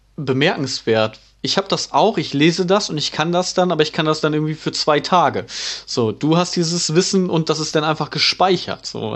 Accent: Emden, Lower Saxony, Germany; Also ich komme aus Emden. Und da sieht es genauso aus.

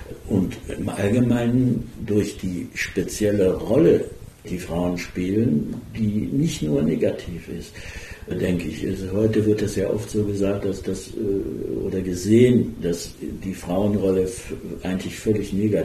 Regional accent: Germany; now in France; Ich bin ja ein Deutscher, der da lebt und der das natürlich durch die deutsche Brille wieder sieht.

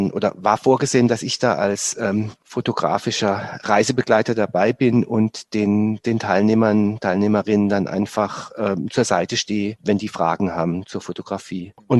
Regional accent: Germany; Kurpfälzer, ja.

